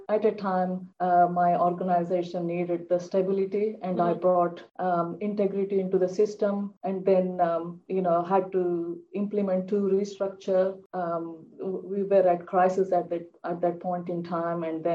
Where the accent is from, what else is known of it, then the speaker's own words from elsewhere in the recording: India; English is a second language; now in Australia; as an Indian migrant woman, grew up in India, I witnessed much social disadvantage